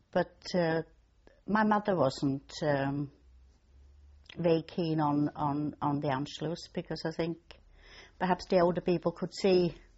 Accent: Knittelfeld, Styria, Austria; born there; English is a second language; I was born in Austria, a small place called Knittelfeld in Styria.

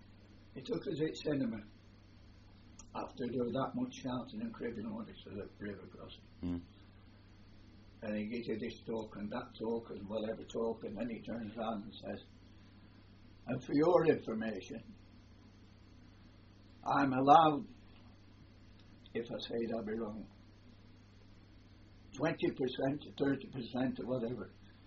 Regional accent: Blackpool, North West England, United Kingdom; because we come from Blackpool.

